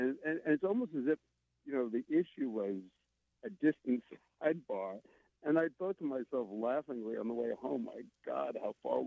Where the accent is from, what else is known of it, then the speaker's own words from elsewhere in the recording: Carteret, New Jersey, United States; as a young boy growing up in Jersey City in Carteret, New Jersey